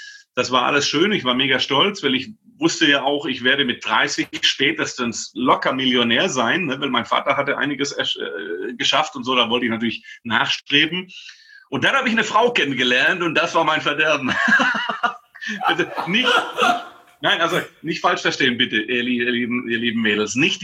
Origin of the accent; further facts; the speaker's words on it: Baden-Württemberg, Germany; bin gebürtiger Schwabe.